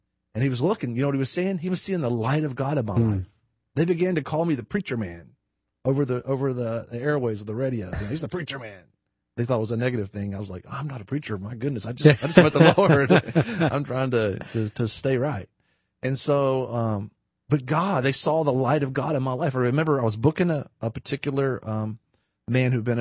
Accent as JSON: {"language": "English", "country": "United States", "said": "I mean, I'm an American."}